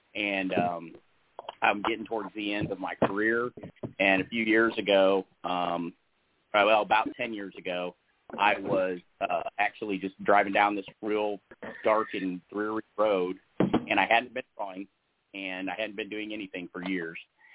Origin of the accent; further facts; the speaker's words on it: Lima, Ohio, United States; I always wanted to be a comic book artist, but I grew up in Lima, Ohio.